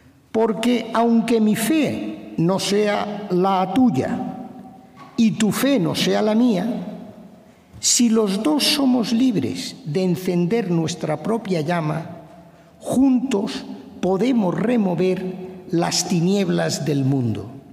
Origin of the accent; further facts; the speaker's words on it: Spain; Como español judío